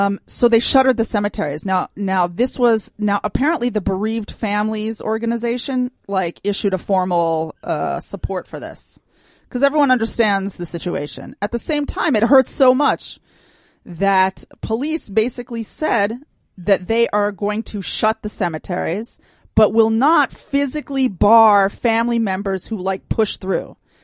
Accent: United States; now in Israel; I grew up in the United States, right? And we had Memorial Day.

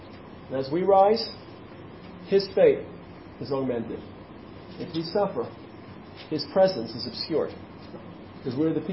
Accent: Brooklyn, New York, United States; I grew up in Brooklyn, in a very small space

